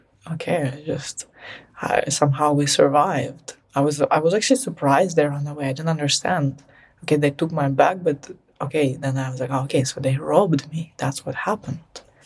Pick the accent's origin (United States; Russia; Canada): Russia; I was born in Russia, okay? Like, I lived there in the 90s.